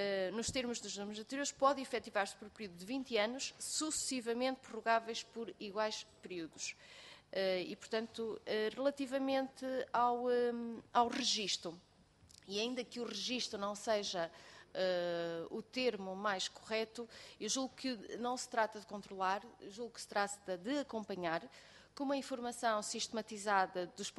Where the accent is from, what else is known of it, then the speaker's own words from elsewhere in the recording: Bragança, Portugal; eu sou do distrito de Bragança, e portanto conheço bem esta realidade